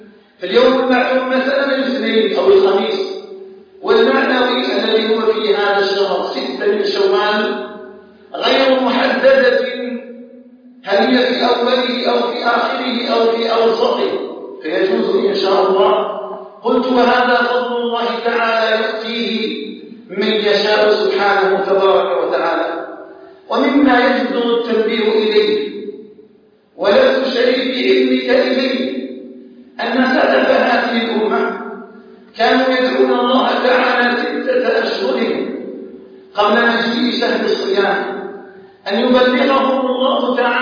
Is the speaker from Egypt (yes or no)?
no; Algeria; بلدنا الجزائر